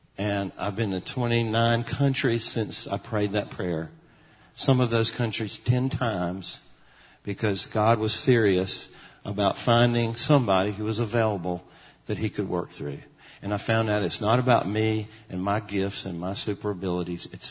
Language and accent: English; the South, United States; I grew up in the South where football is king